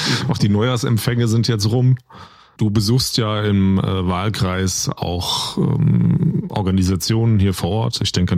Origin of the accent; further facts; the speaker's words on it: Rhineland-Palatinate, Germany; Also in Rheinhessen, wo ich herkomme, sowieso nicht.